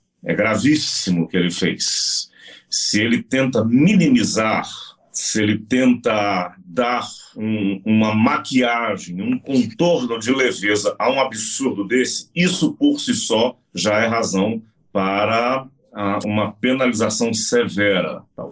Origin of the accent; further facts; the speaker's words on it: Resende, Rio de Janeiro, Brazil; now in São Paulo, Brazil; vim do Rio de Janeiro, na verdade, Resende, estado do Rio, e hoje me sinto muito, muito paulistano